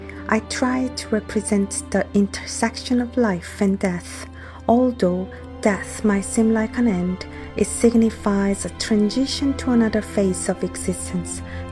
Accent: Seoul, South Korea; English is a second language; moved away as an adult; also born or lived in United Kingdom / United States; I was born in Seoul, South Korea, and lived there until I was 22. I then pursued studies in the UK and the US, spending more time abroad than in Seoul, so I consider the US a significant part of my upbringing.

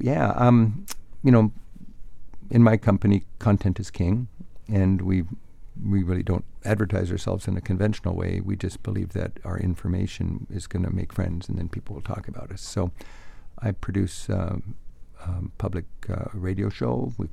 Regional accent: United States; When I was in Iran, I experienced the friendliest welcome of any place I've ever been as an American.

